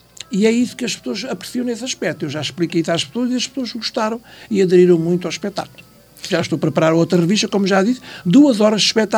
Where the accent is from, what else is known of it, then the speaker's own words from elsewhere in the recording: Alcochete, Lisbon, Portugal; now in Penafiel, Portugal; eu fiz teatro muitos anos lá embaixo no Sul, sou de Alcochete, como já toda a gente sabe